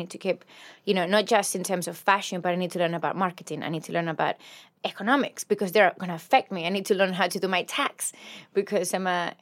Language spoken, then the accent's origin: English; Spain; Apart from accepting that I am from Spain and that's fine.